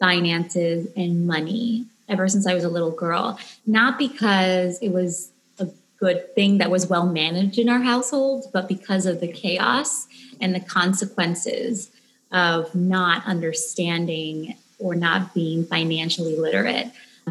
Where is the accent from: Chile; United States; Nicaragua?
Chile; I'm Latina because I, you know, I grew up in Chile